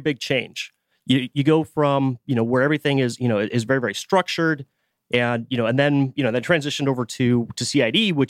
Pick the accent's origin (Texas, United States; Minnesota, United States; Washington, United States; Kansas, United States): Washington, United States; I grew up in Western Washington and ended up joining the Army